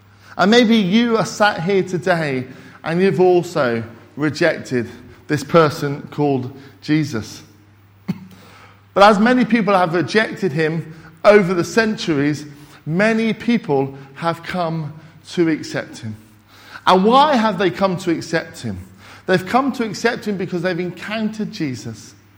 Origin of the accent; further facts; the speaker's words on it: Scotland, United Kingdom; also born or lived in Peru; And I'm Scottish, you know.